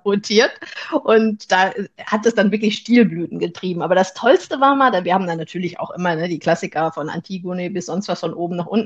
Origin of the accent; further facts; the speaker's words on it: North Rhine-Westphalia, Germany; Jetzt komme ich aus dem Ruhrgebiet